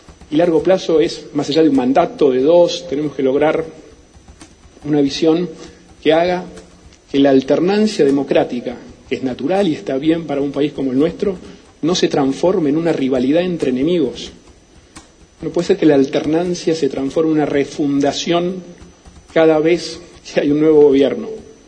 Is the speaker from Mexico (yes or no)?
no; Argentina; Tenemos que lograr, como argentinos, construir un destino compartido, una visión común.